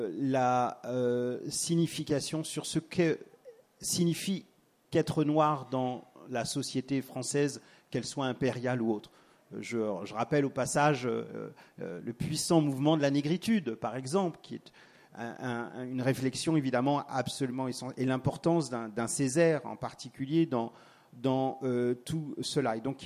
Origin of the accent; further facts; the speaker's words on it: France; moi je suis noir, et j'ai pas honte de le dire, et je suis français, et je suis un français noir